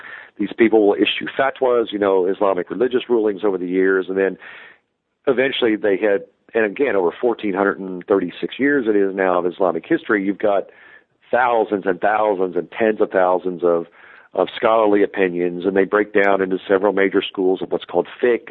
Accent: Kentucky, United States; and I knew some of them growing up in Kentucky, the so-called snake handler churches

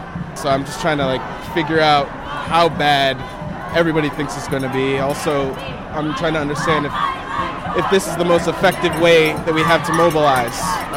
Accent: Rochester, New York, United States; now in Brooklyn, United States; I grew up in Rochester, New York. I live in Brooklyn now.

